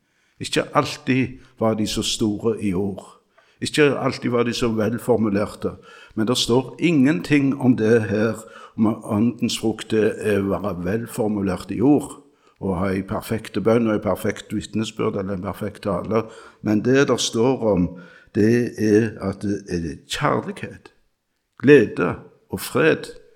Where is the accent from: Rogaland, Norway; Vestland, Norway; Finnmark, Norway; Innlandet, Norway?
Rogaland, Norway; Randaberg; og hjemme på Randaberg, min ungdom